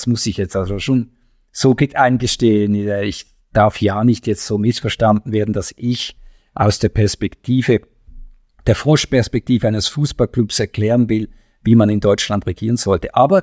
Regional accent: Switzerland; für mich als Schweizer

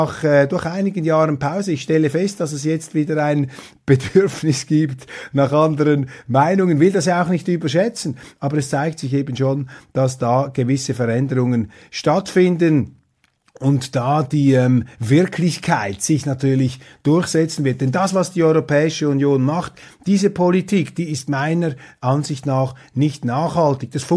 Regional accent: Switzerland; Ich bin als Schweizer Demokrat entschieden der Auffassung

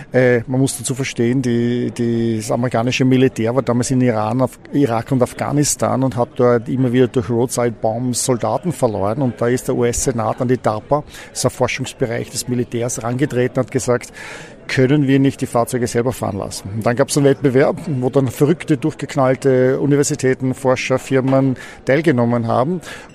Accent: Vienna, Austria; Ja, ich bin aus Wien, ich bin selber Wiener.

